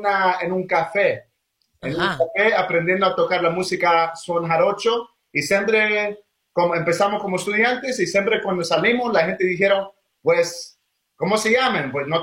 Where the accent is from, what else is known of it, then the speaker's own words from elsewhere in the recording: United States; La mayoría de nosotros tenemos padres que vinieron de México. Y también creciendo aquí en Estados Unidos, pues es a veces para la identidad, a veces yo sentía muy orgulloso de ser mexicano, pero a veces mucha vergüenza. Creciendo no quería hablar español